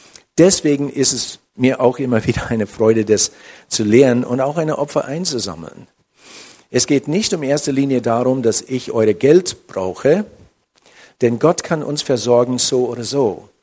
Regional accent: United States; German is a second language; ich als Amerikaner, schenk mir doch, zeige mir die Schönheit dieser Sprache

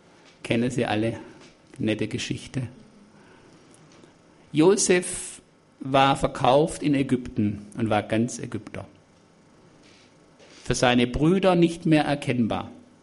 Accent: Germany; ich denke, wir als Deutsche, die wir das Volk waren

